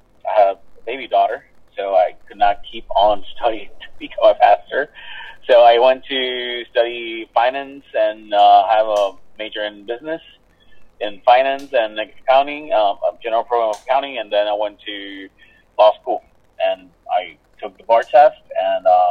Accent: Puerto Rico; also born or lived in Illinois; I'm from Illinois, but I'm from Puerto Rico. I was raised in Puerto Rico. I was just a year old when I became Puerto Rican, living in Puerto Rico. I came to live here when I was a year and a half old, so I've basically only known Puerto Rico as my home country

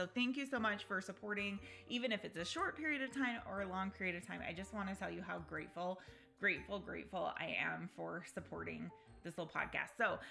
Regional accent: Layton, Utah, United States; Shout out to Kaysville, Utah. I'm from Layton originally, Utah.

